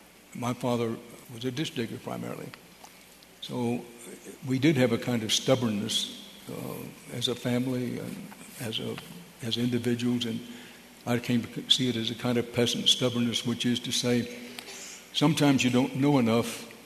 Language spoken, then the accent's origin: English; Texas, United States; that I am a Texan, and proudly so. I was Texas born, Texas bred, and when I die, I will be Texas dead. And I'm fond of saying, because it's true, I'm not only from Texas, I am of Texas.